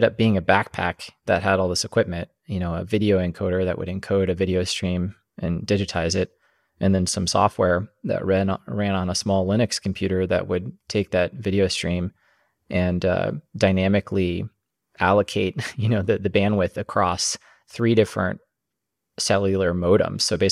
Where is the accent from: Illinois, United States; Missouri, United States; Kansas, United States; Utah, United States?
Kansas, United States; I grew up in Kansas in the Midwest, and, you know, getting a college education was a high priority thing.